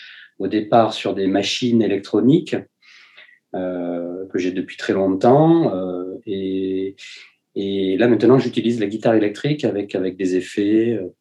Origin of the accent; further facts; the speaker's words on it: Nice, Provence-Alpes-Côte d'Azur, France; je suis né à Nice et j'ai vécu beaucoup dans la ville, mais c'est vrai que les Alpes-Maritimes, enfin tout ce qui est montagne, pas la mer